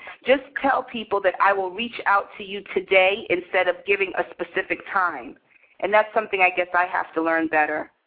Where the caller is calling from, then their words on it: New York, United States; I'm in New York.